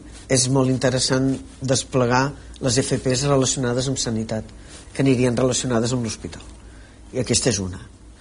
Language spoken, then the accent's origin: Catalan; Catalonia, Spain; el Baix Penedès és la meva comarca